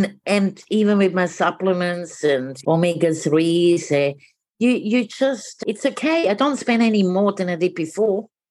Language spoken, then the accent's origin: English; Switzerland; Well, I'm from Switzerland.